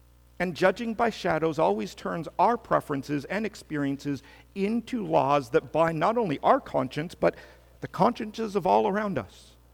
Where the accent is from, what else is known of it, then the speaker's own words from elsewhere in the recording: British Columbia, Canada; grew up in British Columbia, separated by 1,100 kilometers